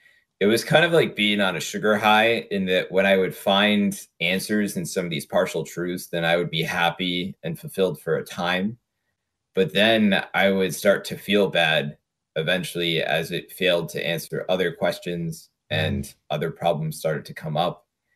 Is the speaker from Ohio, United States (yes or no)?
no; Washington, District of Columbia, United States; Now, I had a lot of biases growing up in Washington, D.C. My family was ostensibly Jewish, but really scientifically materialist.